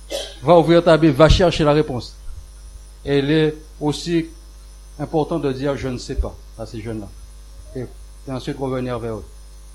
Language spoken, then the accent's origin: French; Guadeloupe; Alors, nous venons de la Guadeloupe.